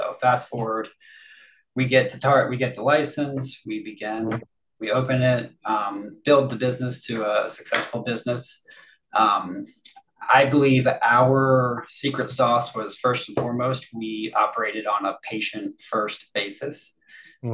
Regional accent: Maryland, United States; I grew up in the born and raised in the Maryland area. Played sports here growing up, all that good stuff.

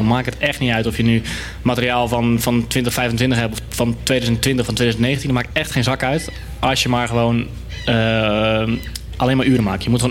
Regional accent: Netherlands; Ik kom uit Nederland.

